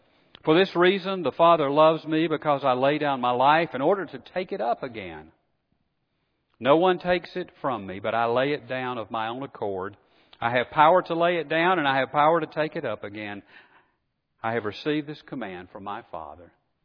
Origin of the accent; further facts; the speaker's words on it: Alabama, United States; We people who were raised in Alabama are grateful for folks like some of you who spent your time growing up in Minnesota or Michigan or Kansas or Ohio.